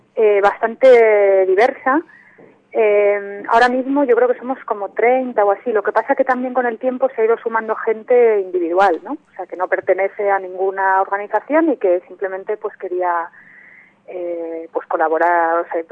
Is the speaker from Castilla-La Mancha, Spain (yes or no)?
no; Madrid, Community of Madrid, Spain; yo no soy de Leganés, soy de Madrid